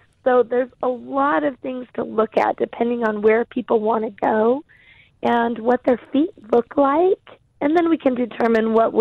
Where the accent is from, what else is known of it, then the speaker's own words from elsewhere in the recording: Prescott, Arizona, United States; I guess it's so funny, growing up in Prescott, I never camped here.